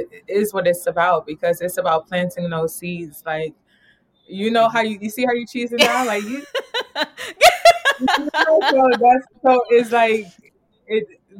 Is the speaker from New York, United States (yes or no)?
yes; New York, United States; born there; And so I'm of Caribbean, I'm of Jamaican descent, but I was born in America. I was born in New York.